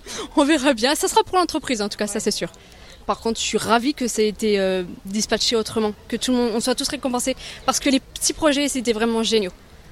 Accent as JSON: {"language": "French", "town": "Valensole", "region": "Provence-Alpes-Côte d'Azur", "country": "France", "said": "De Valensole."}